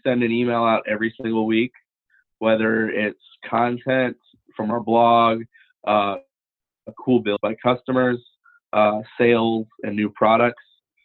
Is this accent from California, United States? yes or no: no; Orlando, Florida, United States; I still live in Orlando, born and raised in Orlando. I don't know anything else.